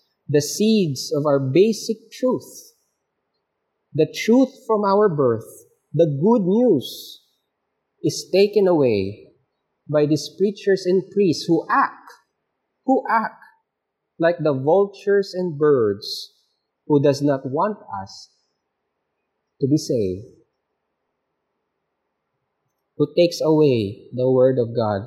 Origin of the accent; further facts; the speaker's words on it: Philippines; As Filipino children, it is really that 9 out of 10 Filipino children will be born and will be raised in a Christian family.